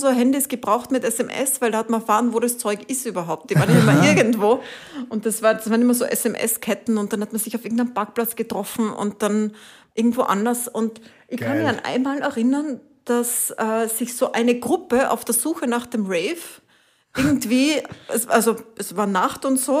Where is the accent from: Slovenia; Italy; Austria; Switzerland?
Italy; also born or lived in Spain; bin nach Spanien gefahren, da habe ich früher gewohnt, da komme ich nie dazu. Bin nach Italien gefahren, wo ich aufgewachsen bin.